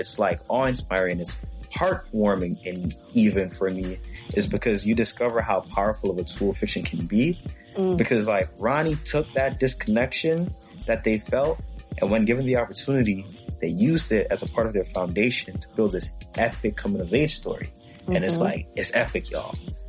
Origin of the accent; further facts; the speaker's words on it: Jamaica; so as like a Jamaican person, I'm like, yeah, like they're from here.